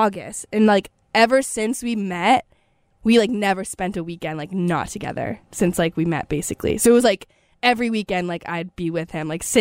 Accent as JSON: {"language": "English", "town": "York", "region": "Maine", "country": "United States", "said": "I'm from York, Maine, and UNH is close to York, Maine."}